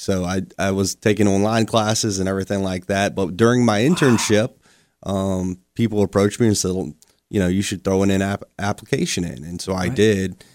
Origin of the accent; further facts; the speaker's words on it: Powhatan, Virginia, United States; So I grew up in Powhatan. I lived in Powhatan.